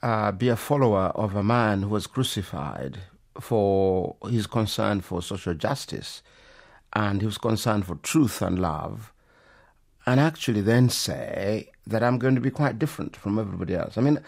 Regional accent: Uganda; You see, I come from Uganda

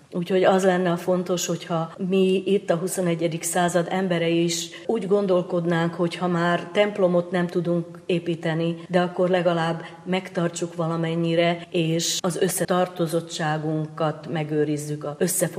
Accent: Upper Hungary, Slovakia; now in Washington, United States; Az én esetemben én Felvidékről való vagyok. 12 éve vagyunk itt Washingtonban

